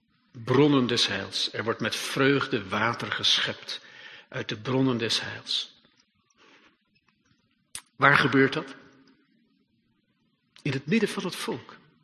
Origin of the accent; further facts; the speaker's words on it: Hilversum, North Holland, Netherlands; En ik kom uit Hilversum